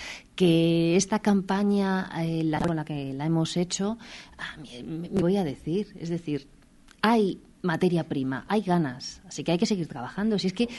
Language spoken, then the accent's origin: Spanish; Salamanca, Castile and León, Spain; sino como salmantina, como ciudadana de este país